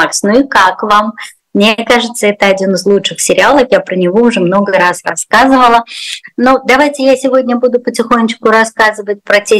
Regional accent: Rostov-on-Don, Rostov Oblast, Russia; я росла в Ростове ветер в ноябре пронизывающий

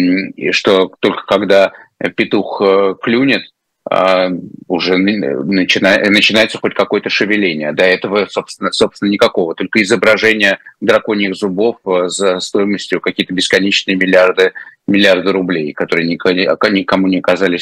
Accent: Crimea, Ukraine; я все детство провел в Крыму, еще советское.

